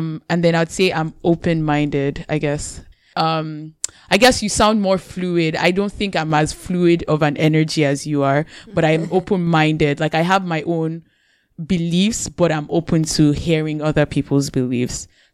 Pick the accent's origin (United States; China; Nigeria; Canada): Nigeria; When I was describing myself yesterday, I used words like, first of all, I feel like I'm Nigerian.